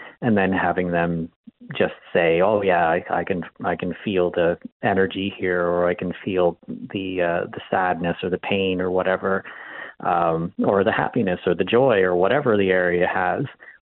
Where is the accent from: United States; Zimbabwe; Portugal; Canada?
Canada; Point Edward; The location is just a place that growing up in West Mountain Point Edward, I've always, walked through there.